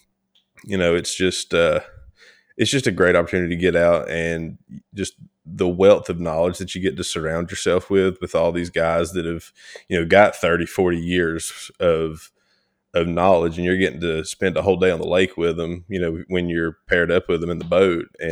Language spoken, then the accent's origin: English; Georgia, United States; also born or lived in Mississippi; I was born in North Georgia, born and raised, you know, still back here.